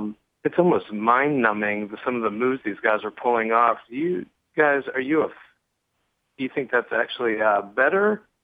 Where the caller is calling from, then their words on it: Easton, Maryland, United States; from Easton, Maryland.